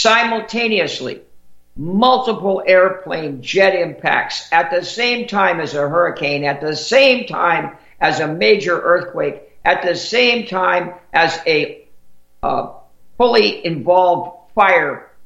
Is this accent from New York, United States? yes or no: yes; Manhattan, New York, United States; born there; As a New Yorker, I guess because I was born in Manhattan, that makes me a New Yorker too, in some sense. Born at Flower Fifth Avenue Hospital, right there on Fifth Avenue.